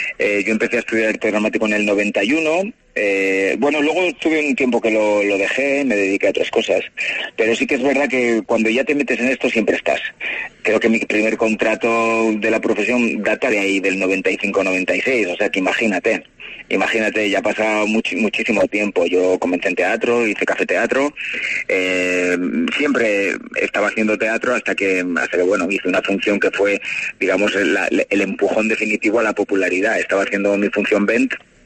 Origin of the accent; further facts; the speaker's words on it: Calahorra, La Rioja, Spain; now in Madrid, Spain; Yo desde pequeño he tenido una familia en La Rioja, en Calahorra, de donde soy.